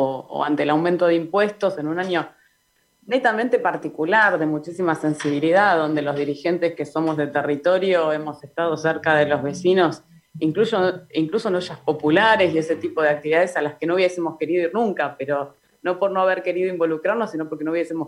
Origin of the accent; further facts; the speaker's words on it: Burlingame, California, United States; yo nací en Burlingame, tengo 46 años, así que gracias también por lo de joven. Nací acá, mi mamá nació acá, mi papá nació acá, mis abuelos son de los primeros pobladores